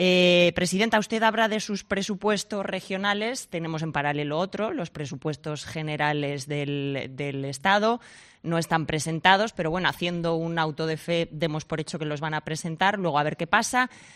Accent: Valladolid, Castile and León, Spain; los de Valladolid somos un poco cántabros en el sentido que nuestra playa está en Cantabria, en Laredo, en Suances

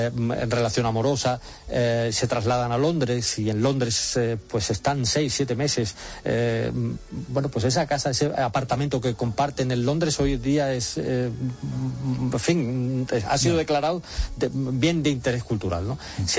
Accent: Málaga, Andalusia, Spain; yo, por ejemplo, en Málaga, que es de donde soy

